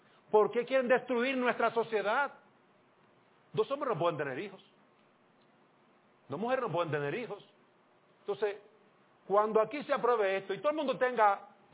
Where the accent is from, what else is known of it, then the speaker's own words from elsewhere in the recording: Dominican Republic; Yo participé de eso, yo soy dominicano.